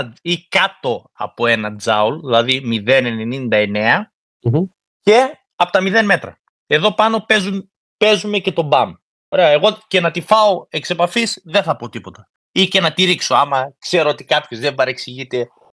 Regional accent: Orestiada, Eastern Macedonia and Thrace, Greece; από την Ορεστιάδα και κανένας δεν με είπε τίποτα

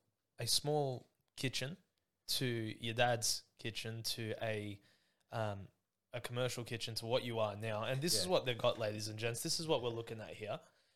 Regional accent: Greenacre, New South Wales, Australia; also born or lived in Campbelltown; Yeah, I'm a Greenacre boy. Yeah, there you go. We grew up in Campbelltown for a bit as well.

